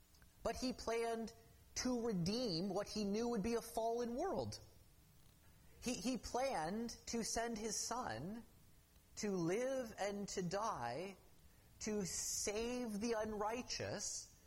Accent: Canada; Honestly, as a Canadian

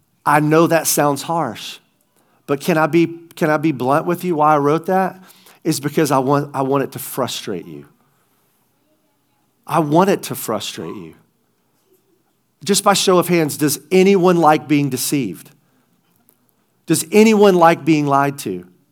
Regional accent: the South, United States; now in Pittsburgh, United States; We didn't grow up watching the NFL. We're from the South, man. We grew up watching ACC college football.

